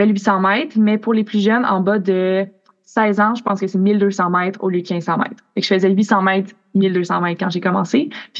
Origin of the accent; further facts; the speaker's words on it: Vaudreuil-Dorion, Quebec, Canada; moved away as an adult; now in United States; j'ai 20 ans et je viens de Poudreuil-Dorion au Québec. J'ai vécu là toute ma vie et ma famille habite encore là. Mais cet été en août, j'ai déménagé aux États-Unis pour poursuivre ma passion en athlétisme. Donc, maintenant, j'habite à Evansville, en Indiana.